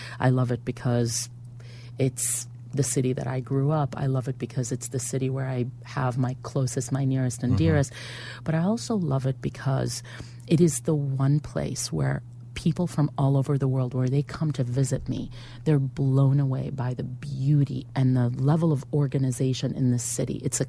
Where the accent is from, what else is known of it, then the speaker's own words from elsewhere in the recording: Israel; English is a second language; moved away; I'm from Israel, born and raised. I came to this country, barely spoke the language